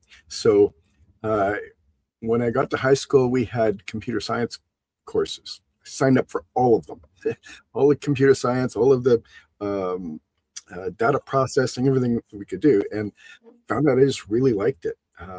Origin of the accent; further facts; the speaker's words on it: Canada; I'm Canadian. We're generally self-deprecating as a rule. So if I downplay myself, it's cultural.